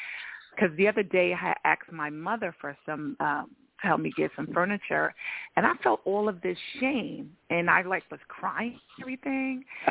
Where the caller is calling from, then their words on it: Georgia, United States; I'm in Georgia